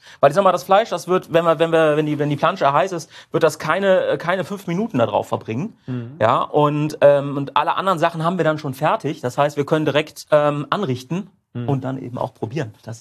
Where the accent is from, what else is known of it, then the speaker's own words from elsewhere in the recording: Udenheim, Rhineland-Palatinate, Germany; ich meine, ich komme aus Udenheim.